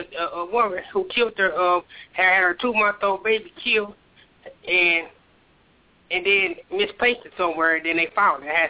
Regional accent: Detroit, Michigan, United States; now in Memphis, United States; See, I'm originally from Detroit.

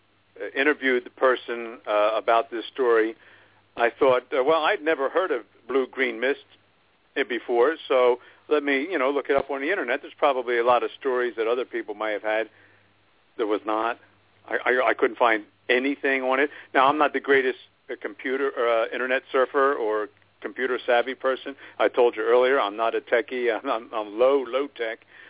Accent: Pennsylvania, United States; also born or lived in New Jersey; where I grew up in Pennsylvania and Jersey, you know, you'd go down the shore or down to the beach and hang out.

